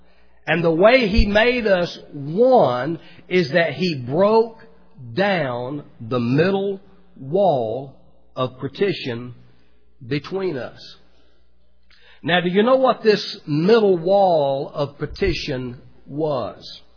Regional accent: the South, United States; And I grew up in the South, as most of you know. I grew up in the segregated South.

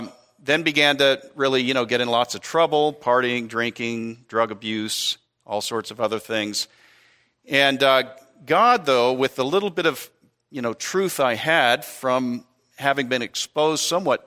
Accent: Vacaville, California, United States; born there; So I was born in California, Vacaville, California.

